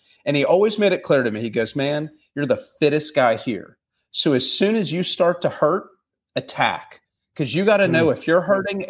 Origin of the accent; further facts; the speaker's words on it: the South, United States; especially growing up in the South, they're not in like desirable areas. We're not on the West Coast.